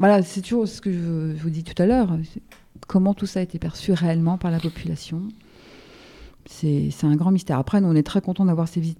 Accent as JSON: {"language": "French", "country": "France", "said": "Moi, je viens du centre de la France, donc Saint-Benoît est quand même très très représenté."}